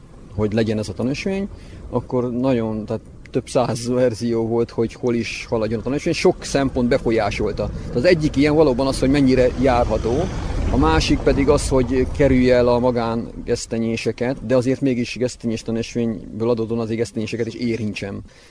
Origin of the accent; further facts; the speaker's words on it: Nagymaros, Pest, Hungary; born there; Tehát én itt születtem, sőt, egy gesztenyés mentén születtem, tehát így még inkább a gesztenyéshez kötődöm.